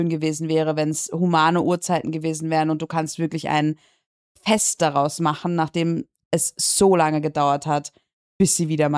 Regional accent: Dortmund, North Rhine-Westphalia, Germany; ich komme aus Dortmund.

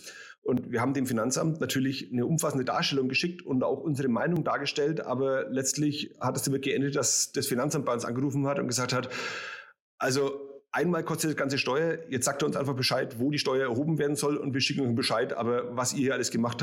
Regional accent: Rot, Baden-Württemberg, Germany; Ah, keine politische Frage, sondern eine Anspielung auf meinen Geburts- und Wohnort. Ja, ich komme aus Rot

